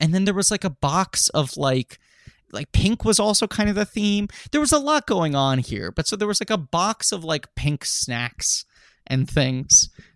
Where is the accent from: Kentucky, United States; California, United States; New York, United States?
New York, United States; New York City; I'm from New York City, but I the bar mitzvah was very different over there.